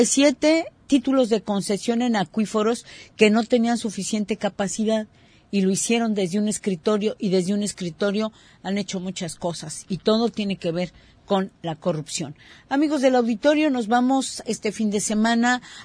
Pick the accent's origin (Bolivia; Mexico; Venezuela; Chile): Mexico; nos distingue a nosotros como pueblo mexicano